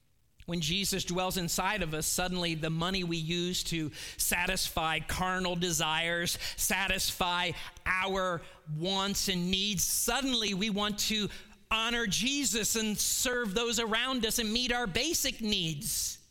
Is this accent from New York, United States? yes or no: no; Cleveland, Ohio, United States; So I grew up in Cleveland, Ohio. My father was a manager in General Motors for 38 years.